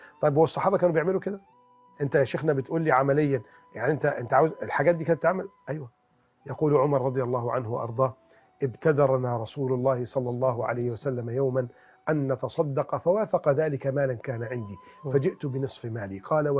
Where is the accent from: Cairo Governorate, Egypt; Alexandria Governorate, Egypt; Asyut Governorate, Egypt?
Alexandria Governorate, Egypt; Alexandria; وأنا وإنت اسكندرانية يعني